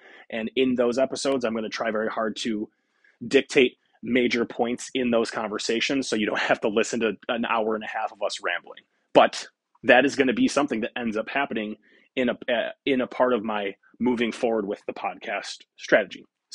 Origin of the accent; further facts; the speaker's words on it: Rochester, New York, United States; from Rochester, New York